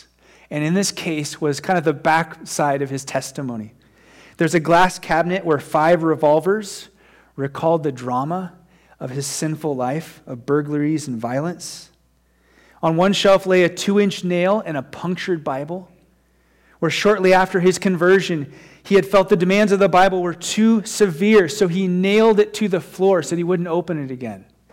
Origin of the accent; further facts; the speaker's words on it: United States; And I don't know, for me as an American, I hear the word peace